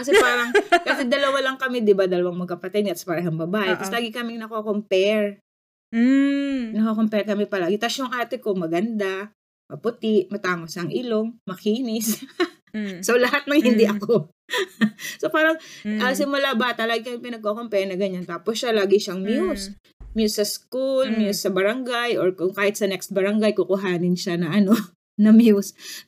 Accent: Calabarzon, Philippines; So pag umuwi sa amin sa Batangas

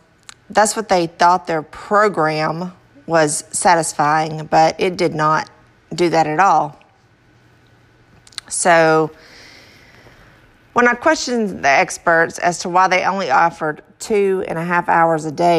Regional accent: the South, United States; accent: southern; Bear with my southern accent.

